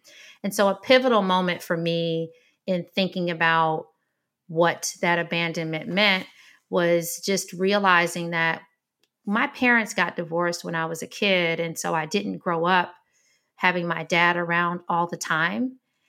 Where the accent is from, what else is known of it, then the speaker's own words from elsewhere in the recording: Detroit, Michigan, United States; I grew up in Detroit, Michigan, and grew up in a house of independent women who taught me the importance of independence.